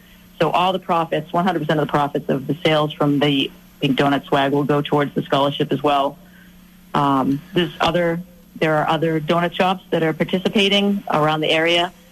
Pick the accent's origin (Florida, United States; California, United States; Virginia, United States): Virginia, United States; Loudoun. We are from Loudoun.